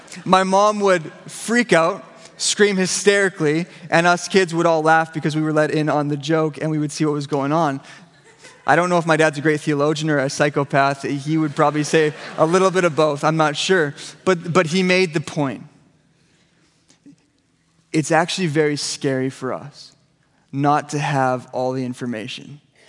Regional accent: Ladner, British Columbia, Canada; Yeah, we grew up in Ladner, as I said.

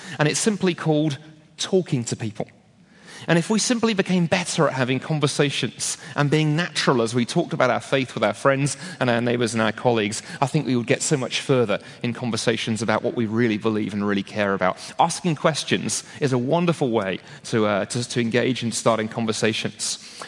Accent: United Kingdom; because I'm British

